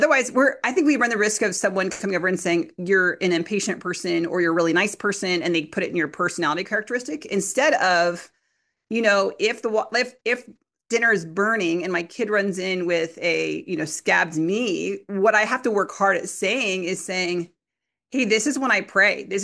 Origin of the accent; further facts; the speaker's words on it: United States; as an American, I was so quick to raise my hand